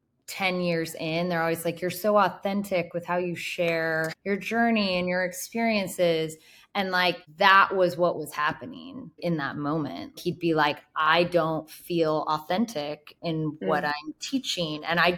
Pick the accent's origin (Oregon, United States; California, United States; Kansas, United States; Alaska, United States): California, United States; And we're originally from the California area, or at least I am.